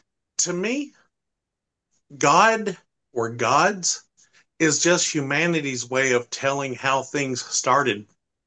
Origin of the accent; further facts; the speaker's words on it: the South, United States; and I'm from the South, that's how we pronounce stuff. We don't pronounce it right, I know.